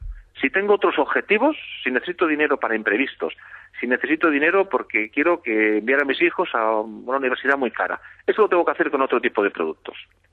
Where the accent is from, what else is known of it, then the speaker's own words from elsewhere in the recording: Spain; Como somos muy españoles